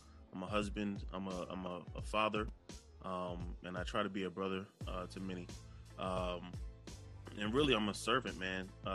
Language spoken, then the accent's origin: English; New Jersey, United States; also born or lived in New York City; now in Dallas, United States; Yeah, man, I'm from Jersey. So originally I'm from Jersey. I just moved from the Bronx, New York City, last year. So I'm in Dallas now. I was in New York City for 10 years, but originally from Jersey.